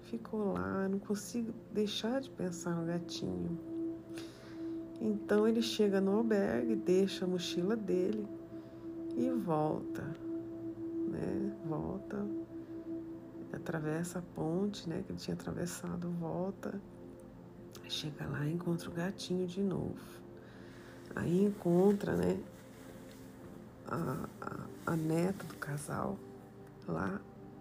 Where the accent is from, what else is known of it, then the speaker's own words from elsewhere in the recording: Brazil; moved away; E como eu sou do Brasil, e isso eu vi muito lá, e ainda existe até hoje